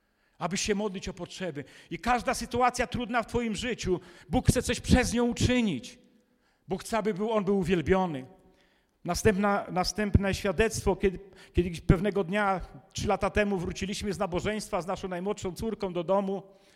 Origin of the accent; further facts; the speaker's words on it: Warmian-Masurian Voivodeship, Poland; ja pochodzę z Mazur.